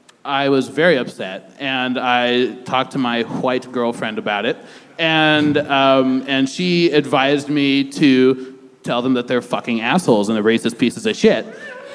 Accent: Seattle, Washington, United States; I grew up in Seattle in the North End, and then I went to school in upstate New York

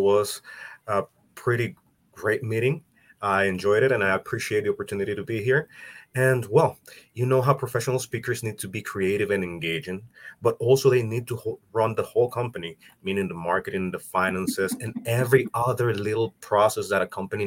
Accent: El Salvador; English is a second language; I'm from El Salvador. I'm located here in El Salvador, actually. And that's why I have an accent.

